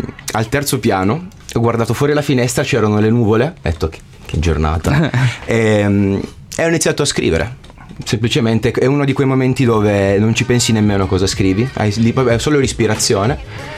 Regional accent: Fossano, Piedmont, Italy; Noi due siamo di Fossano, provincia di Cuneo.

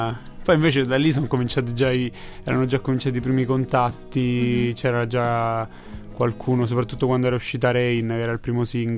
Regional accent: Rome, Lazio, Italy; Roma Nord, zona Ponte Milvio, così.

